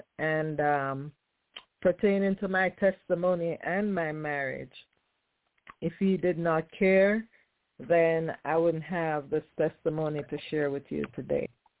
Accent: Jamaica; It was with a Jamaican accent, and I'm Jamaican

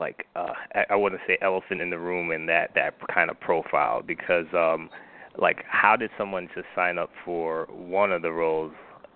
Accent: United States; listen, I'm American

